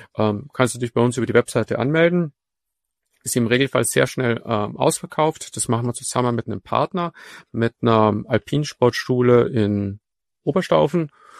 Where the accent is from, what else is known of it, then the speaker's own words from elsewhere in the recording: Austria; now in Germany; Zum Beispiel ich als Österreicher kann mit Foren tatsächlich überhaupt nichts anfangen. Ich habe mir das, wie ich nach Deutschland gekommen bin, erst angewöhnen müssen.